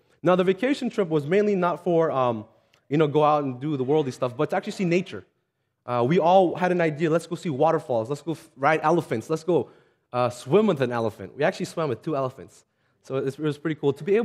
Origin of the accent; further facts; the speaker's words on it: Washington, United States; So I grew up in Washington State for about 13 years. My dad was in the military.